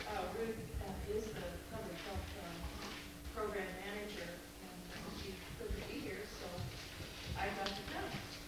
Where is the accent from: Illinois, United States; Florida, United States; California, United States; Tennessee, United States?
Illinois, United States; I'm not from here. I'm originally from Illinois. I haven't got an accent, though